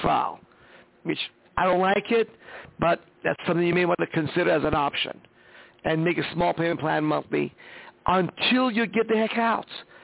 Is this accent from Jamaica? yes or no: no; Iran; also born or lived in California; now in United States; Well, you know, I was born and raised in Iran. Came to America in 1977, and I stayed here because it was a better place.